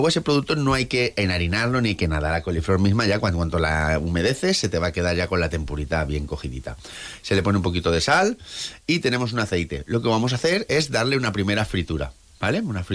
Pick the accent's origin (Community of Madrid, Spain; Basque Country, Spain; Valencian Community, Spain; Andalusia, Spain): Valencian Community, Spain; todo el mundo lo sabemos, porque aquí somos valencianos